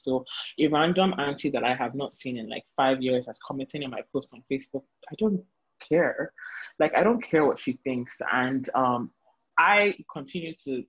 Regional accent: Nigeria; Especially I feel like as a Nigerian woman, it's so easy to feel like you're alone in whatever you're going through

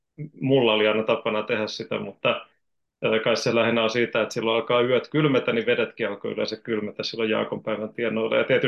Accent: Janakkala, Kanta-Häme, Finland; tässä mä oon siis kotoisin täältä Janakkalasta

